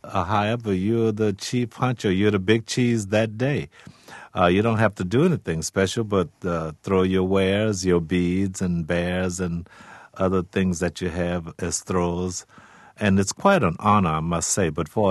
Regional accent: New Orleans, Louisiana, United States; born there; Yes, I was born in New Orleans.

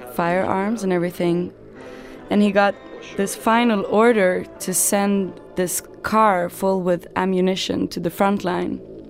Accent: Sweden; my separation of, you know, growing up in Sweden and feeling rootless.

